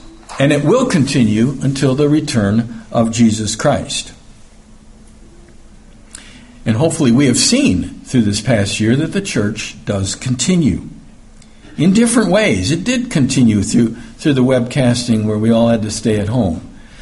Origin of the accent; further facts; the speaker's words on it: Chicago, Illinois, United States; a lot of these people I had known growing up in Chicago because they would come up to Chicago and be there for the holy days.